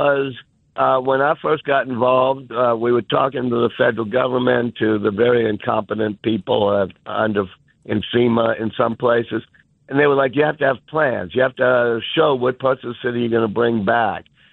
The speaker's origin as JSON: {"language": "English", "town": "New Orleans", "region": "Louisiana", "country": "United States", "tie": "born or raised there", "said": "Michael Lewis, who I grew up with here in New Orleans, taught me this"}